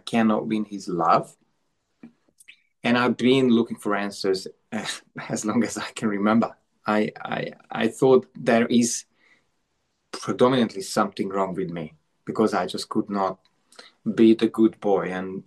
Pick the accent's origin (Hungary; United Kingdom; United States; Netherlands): Hungary; born there; English is a second language; because I was born in Hungary, I thought, it's a small country.